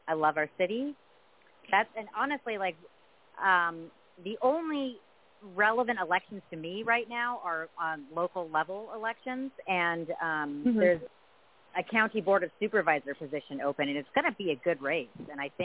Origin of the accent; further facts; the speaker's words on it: San Diego, California, United States; San Diego, yeah.